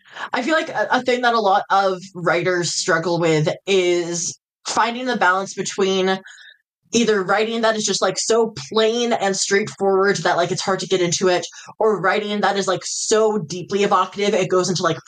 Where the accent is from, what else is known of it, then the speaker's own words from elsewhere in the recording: Seattle, Washington, United States; I grew up in Seattle, right?